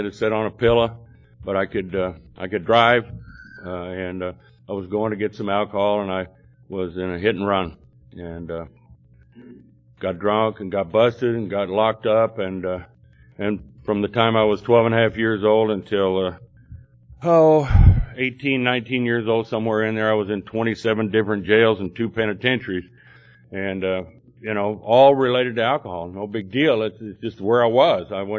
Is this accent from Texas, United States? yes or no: yes; Texas, United States; born there; I was born in Texas, and so you'll know the difference between a fairy tale and a Texas tale.